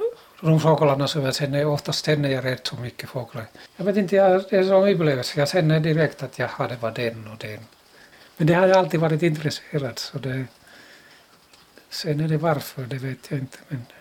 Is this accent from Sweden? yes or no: yes; Lapland, Sweden; born or raised there